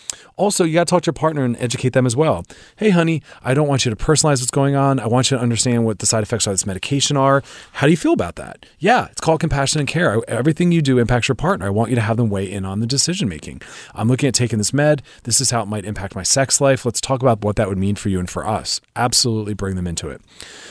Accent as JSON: {"language": "English", "country": "United States", "said": "I'm from the East Coast. I live in Philadelphia, New York."}